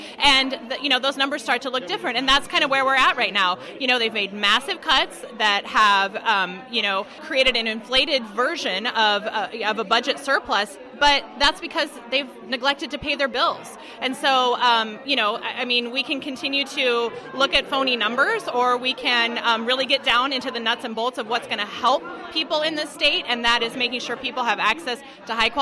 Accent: Iowa, United States; I grew up in Iowa. We fund education.

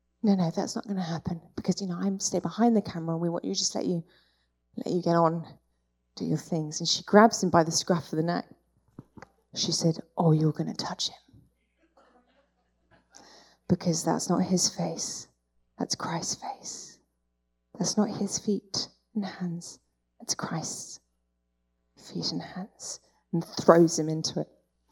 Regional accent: United Kingdom; And as a British person that likes to keep everything in, I didn't know what to do with this information.

